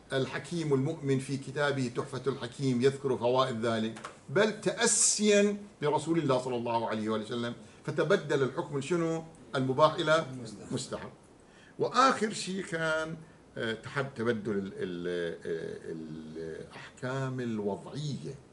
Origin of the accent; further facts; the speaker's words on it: Najaf, Najaf Governorate, Iraq; قبل ورود الطب الحديث وتداوله عندنا في النجف الأشرف